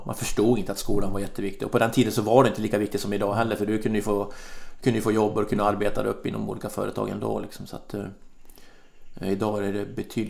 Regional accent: Borlänge, Dalarna County, Sweden; sen så i och för sig växte jag upp vid en bandy, men det var jättekomt, bandy var ju jätteliten i Borlänge.

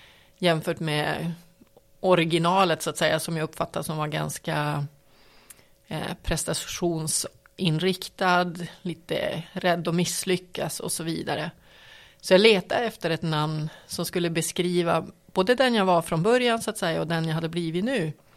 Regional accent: Piteå, Norrbotten County, Sweden; För det var, jag menar, jag kommer ju från Piteå. Det är ju mitt ursprung.

